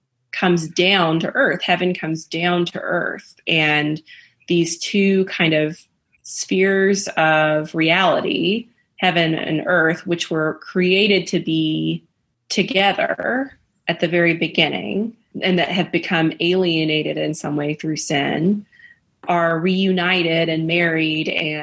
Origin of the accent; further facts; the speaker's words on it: Alabama, United States; I'm from Alabama. We've got them in Alabama too